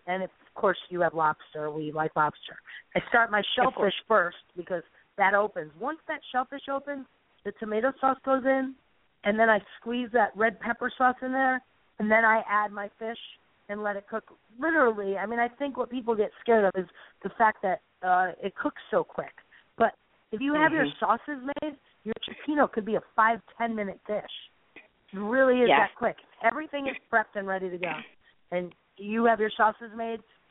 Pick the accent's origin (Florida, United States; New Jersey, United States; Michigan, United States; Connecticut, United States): Connecticut, United States; Okay, so listen, remember, I'm Italian Greek, so I grew up in Connecticut.